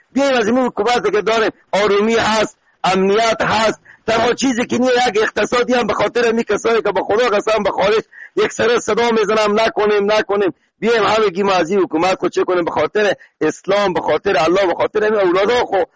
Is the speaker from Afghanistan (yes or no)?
yes; Afghanistan; ما خود ما افغانیم،